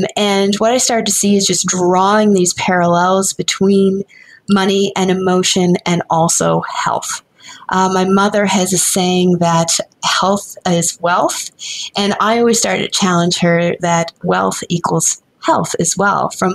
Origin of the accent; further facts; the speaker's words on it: Nova Scotia, Canada; I grew up in Nova Scotia